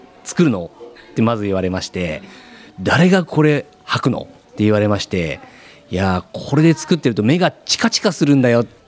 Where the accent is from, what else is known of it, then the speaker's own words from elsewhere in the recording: Mie, Japan; born there; now in Gyoda, Japan; いや、生まれはですね、三重です。